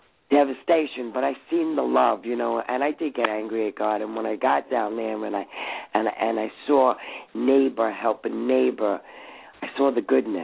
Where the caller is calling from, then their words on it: New York, United States; I'm calling from New York.